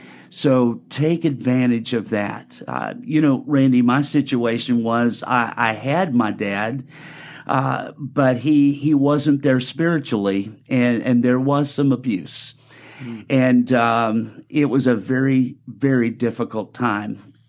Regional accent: Arkansas, United States; I grew up in Arkansas.

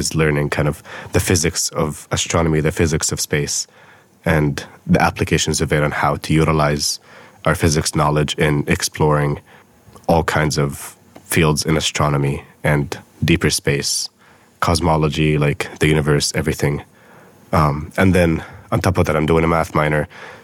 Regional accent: Bethlehem, West Bank, Palestine; now in United States; I'm from Bethlehem, Palestine. So how did I end up at Whitman College? I grew up in Palestine and my parents didn't want me to kind of stay in Palestine

